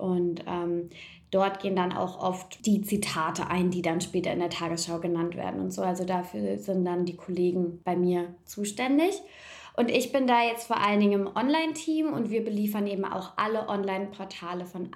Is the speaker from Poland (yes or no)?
no; Kaiserslautern, Rhineland-Palatinate, Germany; also born or lived in Mannheim; now in Berlin, Germany; Ich komme aus Kaiserslautern, aus der Gute Palz, bin Pfälzerin und vor ein bisschen mehr als einem Jahr jetzt nach Berlin gezogen. Und vorher habe ich in Mannheim studiert